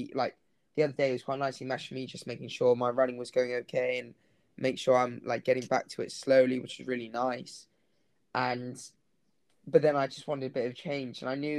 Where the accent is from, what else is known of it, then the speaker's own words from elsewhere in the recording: Hong Kong; now in United Kingdom; So because I grew up in Hong Kong, so I didn't really have a coach out there or anything.